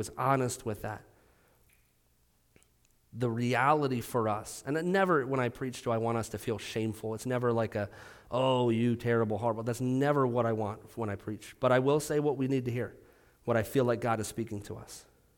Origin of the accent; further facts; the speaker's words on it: Pennsylvania, United States; You go to Western Pennsylvania. I'm from Western Pennsylvania, so very friendly.